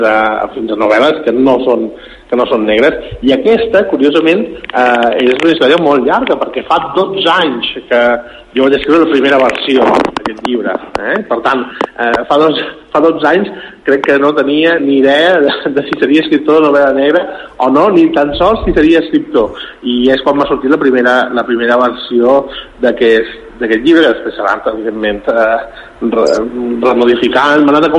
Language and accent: Catalan; Balearic Islands, Spain; nosaltres som de Mallorca